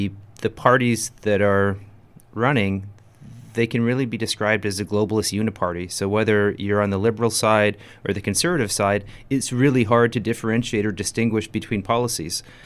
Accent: Vancouver, British Columbia, Canada; moved away as an adult; So I grew up in Vancouver, and when I graduated, I ended up going abroad.

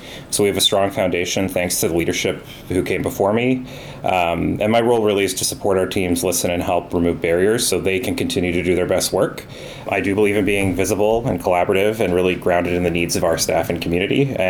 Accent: Minden, Ontario, Canada; I grew up in Minden, so did my wife, so we've been back cottaging since 2019.

